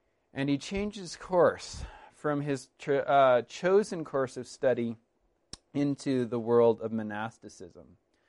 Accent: British Columbia, Canada; And I grew up on the Vancouver Island. The only exciting thing we ever have is earthquakes, and you can't prepare for those.

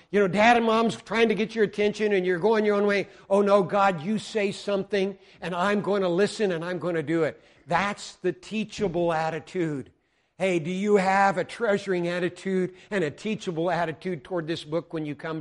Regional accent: Colorado, United States; You know, in 1848, in my home state, something very significant happened in Colorado.

